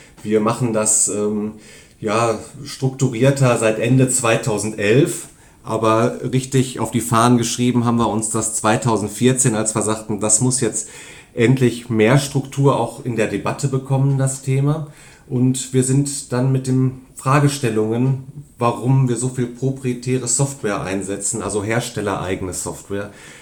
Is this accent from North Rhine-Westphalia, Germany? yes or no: yes; Dortmund, North Rhine-Westphalia, Germany; Ich komme aus Dortmund. Ich bin übrigens gebürtiger Dortmunder. Ich wohne hier schon seit 43 Jahren.